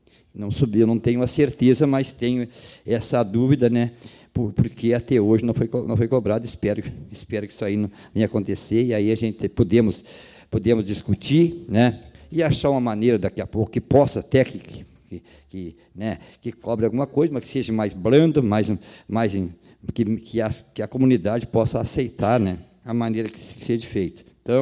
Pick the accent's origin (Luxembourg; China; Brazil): Brazil; São Caetano; Para mim, São Caetano é onde eu nasci e me criei, né, vereadora Vanessa, é a minha localidade, né, e sempre tenho orgulho da minha localidade